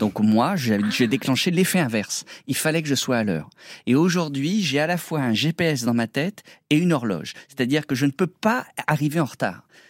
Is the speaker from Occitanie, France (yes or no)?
no; Verberie, Hauts-de-France, France; Moi, j'étais de Verberie